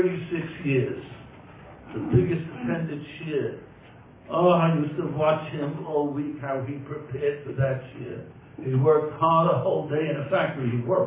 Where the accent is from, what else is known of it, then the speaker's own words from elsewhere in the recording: Williamsburg, New York, United States; I was born and raised in Williamsburg. My father was known as the resident Zionist of Williamsburg.